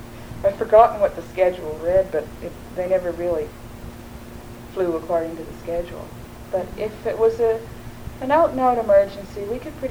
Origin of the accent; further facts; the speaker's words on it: Dawson, Yukon, Canada; And it was just treated like visiting royalty because I was from Dawson.